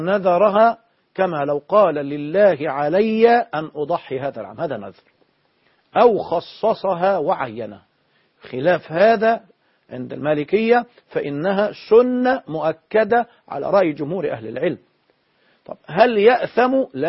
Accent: Egypt; لكن عندنا في مصر حاجة اسمها الوصية الواجبة قانونا.

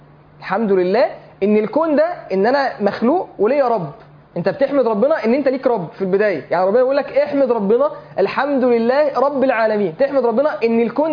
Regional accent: Egypt; احنا مصريين لو قلت معرفش اتحرق حضرتك.

